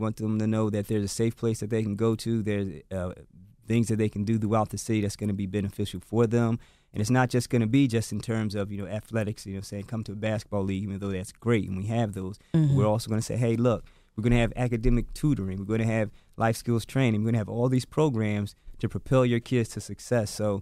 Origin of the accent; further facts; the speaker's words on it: Newark, New Jersey, United States; Because I grew up in Newark, New Jersey, so I'm really not from Philly. So growing up in Newark, New Jersey